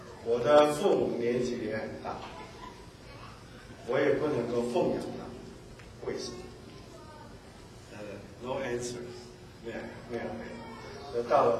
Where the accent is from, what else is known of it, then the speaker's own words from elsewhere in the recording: Seoul, South Korea; 读完了以后就毅然决然回到我的老家，就是汉城。